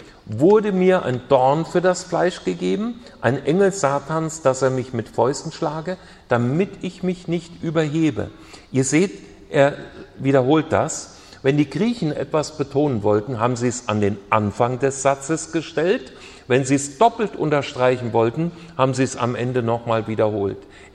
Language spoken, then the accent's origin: German; Hesse, Germany; Ich muss euch etwas aus meiner nordhessischen Heimat erzählen. Ich bin im Schwalm-Eder-Kreis aufgewachsen, da fließt die Schwalm, ein Fluss.